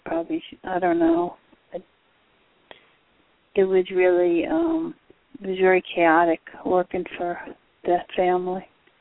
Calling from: Florida, United States; from Florida.

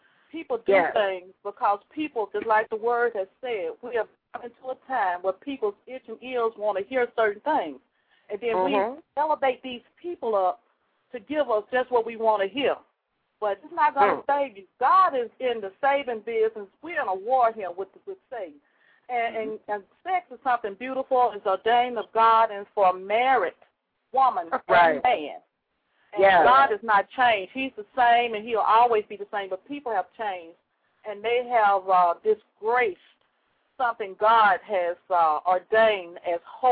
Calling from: Birmingham, Alabama, United States; I'm calling from Birmingham, Alabama.

